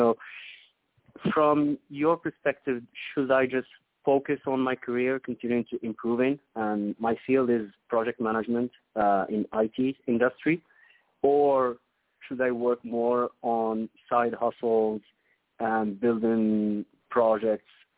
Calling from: Morocco; English is a second language; I'm calling from Morocco, by the way. Hope you are hearing me well.

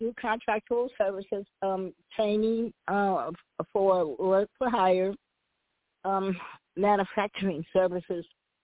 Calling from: Chicago, Illinois, United States; calling from Chicago, Illinois.

